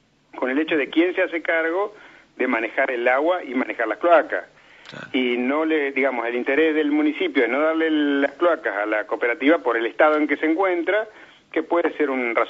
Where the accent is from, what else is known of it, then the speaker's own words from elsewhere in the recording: Fray Luis Beltrán, Santa Fe, Argentina; also born or lived in San Lorenzo; cuando yo nací en Beltrán prácticamente, porque nací en San Lorenzo, pero siempre viví acá. Nosotros, yo vivía en Sobrilía, en una cuadra más atrás